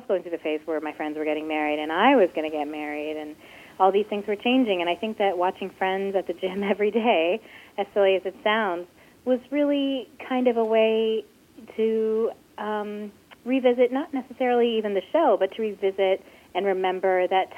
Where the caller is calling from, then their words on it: New York City, New York, United States; I'm calling you from New York City.